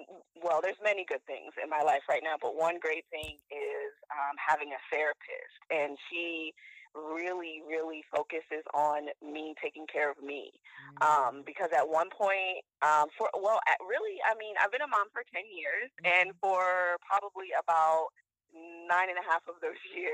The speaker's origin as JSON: {"language": "English", "region": "Maryland", "country": "United States", "said": "I'm from the Eastern Shore of Maryland, and I am a wife and a mama."}